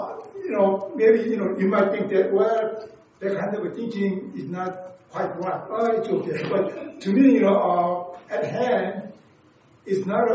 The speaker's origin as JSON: {"language": "English", "country": "South Korea", "tie": "born or raised there", "said": "I was growing up in South Korea, and then we, all our families, went to Korea Presbyterian church."}